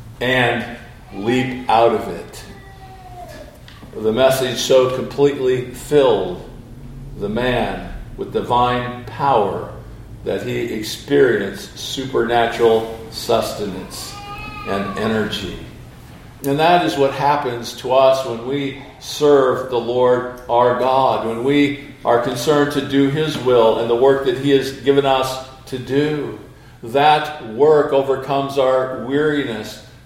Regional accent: Iowa, United States; since I'm from the Midwest, grew up in Iowa where they plant a lot of corn

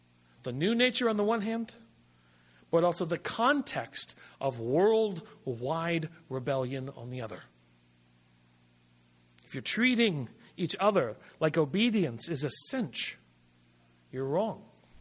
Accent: United States; After all, I'm an American. We don't tend to lack all that much.

